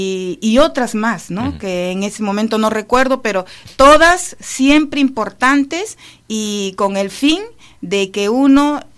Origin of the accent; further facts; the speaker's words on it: Peru; Soy peruana, quisiera decir esto, porque tengo algunos estudios de maestra en mi país.